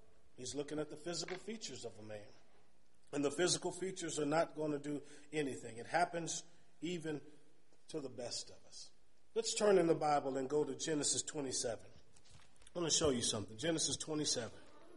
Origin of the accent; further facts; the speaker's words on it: Cleveland, Ohio, United States; We didn't even know God growing up in Cleveland, Ohio. My family wasn't Christian.